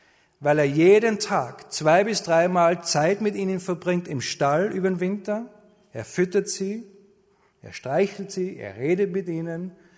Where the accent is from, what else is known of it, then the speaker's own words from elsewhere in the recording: Austria; Und bei uns in Österreich, da ist es so, dass die Schafe meistens über den Sommer über auf die Alm hochkommen